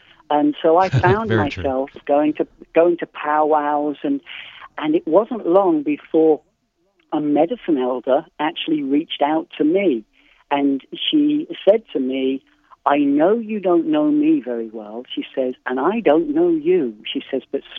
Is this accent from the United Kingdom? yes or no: yes; England, United Kingdom; I grew up in England